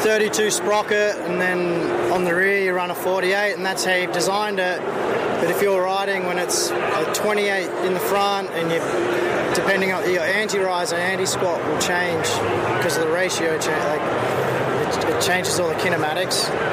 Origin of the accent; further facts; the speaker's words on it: Sydney, New South Wales, Australia; Yeah, I'm from Australia, Sydney.